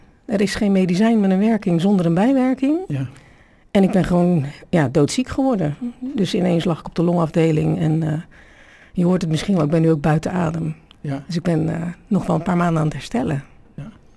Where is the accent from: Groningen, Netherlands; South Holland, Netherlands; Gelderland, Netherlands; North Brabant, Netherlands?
South Holland, Netherlands; Maassluis; born there; now in Krimpen aan de IJssel, Netherlands; In Maassluis. De eerste stad aan de waterweg.